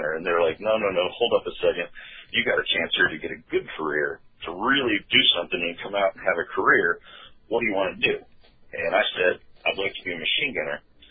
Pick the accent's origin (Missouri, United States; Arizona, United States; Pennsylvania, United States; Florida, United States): Arizona, United States; Scottsdale; Born and raised in South Scottsdale, Arizona.